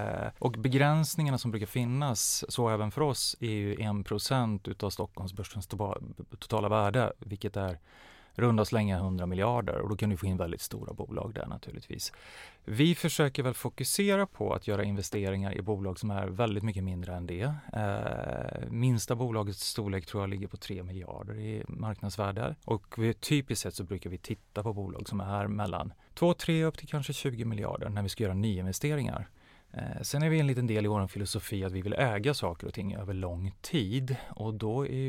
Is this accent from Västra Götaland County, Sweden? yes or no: yes; Vänersborg, Västra Götaland County, Sweden; jag växte upp på västkusten i Sverige i en liten stad som heter Vänersborg. Utbildade mig på Handels, framförallt i Göteborg.